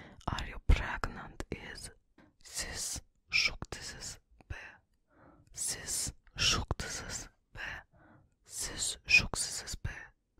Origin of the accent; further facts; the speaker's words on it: Kazakhstan; English is a second language; a real Kazakh girl like me, because obviously I am from Kazakhstan and I speak Kazakh all the time